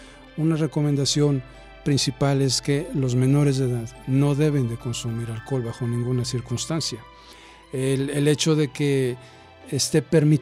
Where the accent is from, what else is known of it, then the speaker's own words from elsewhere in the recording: Mexico; debido a las celebraciones típicas que nosotros como buenos mexicanos tenemos en esta temporada